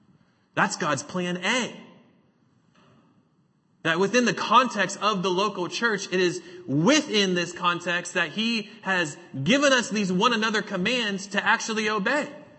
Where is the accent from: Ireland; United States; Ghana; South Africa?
United States; New England; I was born and raised in New England. I'm a New Englander.